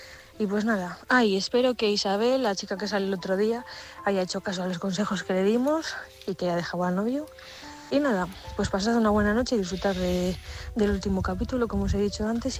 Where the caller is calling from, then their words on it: Villafrades, Castile and León, Spain; de Villafrades.